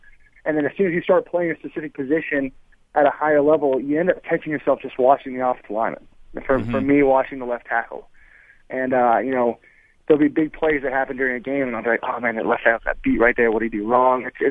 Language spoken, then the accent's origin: English; Arizona, United States; I mean, I'm from Arizona.